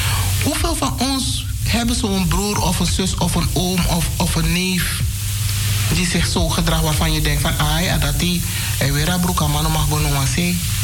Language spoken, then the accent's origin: Dutch; Suriname; want ik ben Surinamer, ik ben geen Antilliaan.